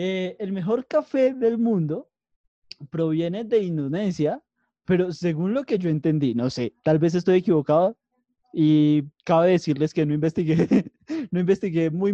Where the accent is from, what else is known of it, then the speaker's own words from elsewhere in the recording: Colombia; el hecho de que nosotros como colombianos